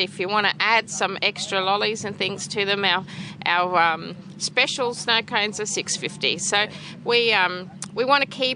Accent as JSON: {"language": "English", "town": "Sunshine Coast", "region": "Queensland", "country": "Australia", "said": "We're from the Sunshine Coast."}